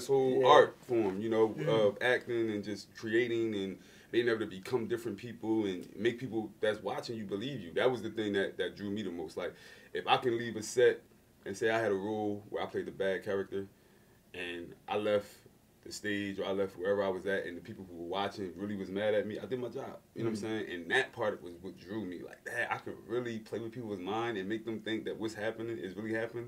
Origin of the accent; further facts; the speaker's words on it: Camden, New Jersey, United States; also born or lived in Sicklerville; Jersey in the house. Yeah, New Jersey. I was born and raised in Camden.